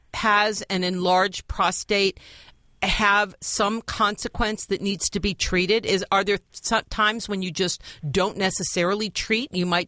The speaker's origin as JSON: {"language": "English", "town": "Philadelphia", "region": "Pennsylvania", "country": "United States", "moved": "yes", "lives_now": "Cincinnati, United States", "said": "I lived in Cincinnati most of my life in Ohio, and people still say, are you from Philadelphia? Which, of course, I am."}